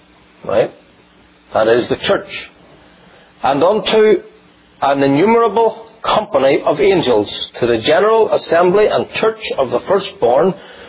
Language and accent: English; Northern Ireland, United Kingdom; where I grew up in Northern Ireland, we still use that word, the old Scottish word Kirk